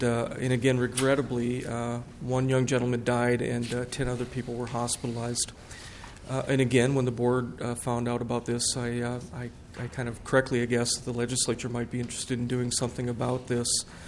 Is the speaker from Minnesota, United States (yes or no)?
yes; Blaine, Minnesota, United States; the tragedy, really, that happened up in Blaine, which, as it happens, is my hometown where I graduated from high school.